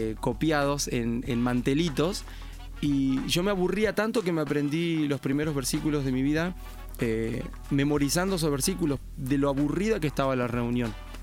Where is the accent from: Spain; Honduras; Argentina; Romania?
Argentina; La Plata, Buenos Aires Province; desde chiquito, desde que crecí, nací en un barrio, en la ciudad de La Plata, soy de Buenos Aires, Argentina. Y a los alrededores de la ciudad de La Plata hay un barrio en donde crecí